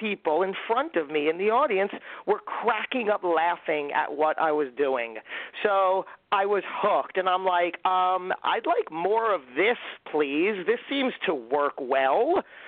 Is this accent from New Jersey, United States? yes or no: yes; New Jersey, United States; moved away as an adult; also born or lived in New York City; I went on to I auditioned for Montclair State Acting Program here in my home state of New Jersey, got that, and then moved a hop, skip, and a jump to New York City.